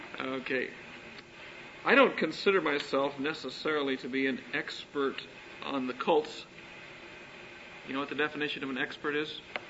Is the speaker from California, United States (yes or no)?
yes; California, United States; I am from California, as Charlie has mentioned, and I have already alluded to.